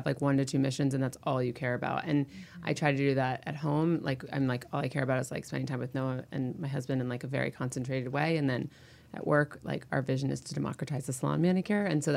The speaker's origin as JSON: {"language": "English", "region": "Connecticut", "country": "United States", "said": "which I'm from Connecticut"}